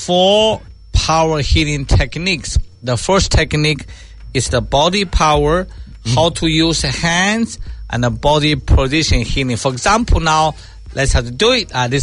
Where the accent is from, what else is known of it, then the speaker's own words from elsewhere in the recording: China; I came from China as a doctor of modern medicine. And also I'm the doctor of traditional Chinese medicine.